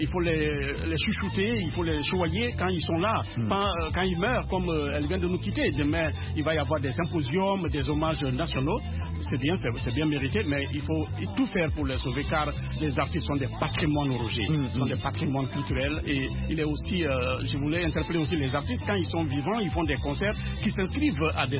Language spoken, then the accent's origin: French; Conakry, Guinea; J'ai grandi dans un quartier à Conakry appelé Dixine Mosquée où … habitait.